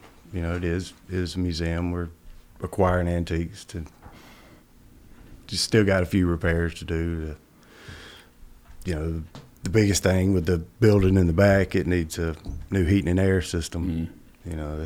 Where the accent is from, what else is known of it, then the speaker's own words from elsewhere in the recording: Georgia, United States; You know, I grew up in the West Georgia area, camping at McIntosh, you know, it was my childhood.